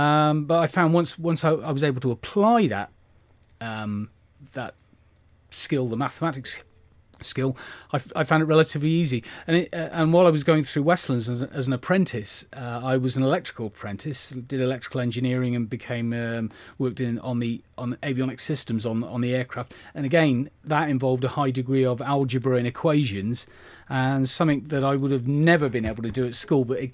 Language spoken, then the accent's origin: English; Yeovil, South West England, United Kingdom; born there; that's why I was born in Yeovil.